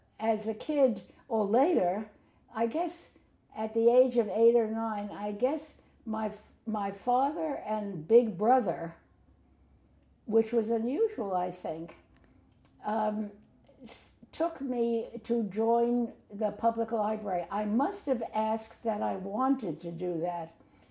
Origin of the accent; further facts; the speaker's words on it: Brooklyn, New York, United States; I was brought up in Brooklyn and in the neighborhood of East New York, which is adjacent to Brownsville, which was a very poor, tough neighborhood